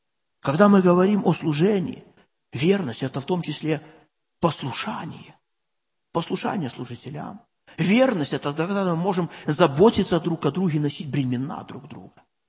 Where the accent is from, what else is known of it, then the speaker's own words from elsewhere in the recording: Belarus; ну как мы, белорусы, по Меркону бывает, опаздывают.